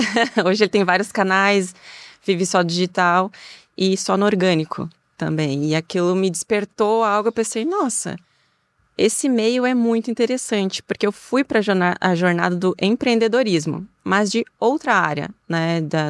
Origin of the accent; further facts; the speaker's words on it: Itajaí, Santa Catarina, Brazil; sou personal trainer, tenho 35 anos, sou de Itajaí, Santa Catarina.